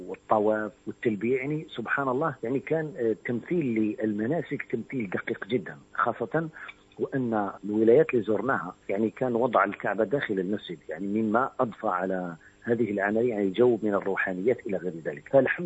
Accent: Algeria; وخاصة بلدنا الجزائر.

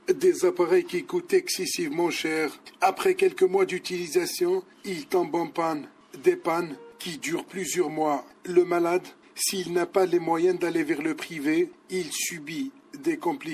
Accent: Algeria; Il faut dire que chez nous, en Algérie, le problème de la maintenance du matériel médical se pose avec acuité.

